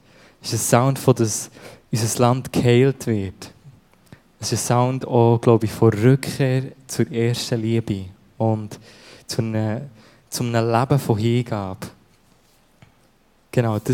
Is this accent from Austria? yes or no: no; Steffisburg, Bern, Switzerland; bin verheiratet mit dieser wunderbaren Frau hier, mit der Madeleine. Ich bin aufgewachsen in der Gemeinde vor Christus, gerade hier in Steffisburg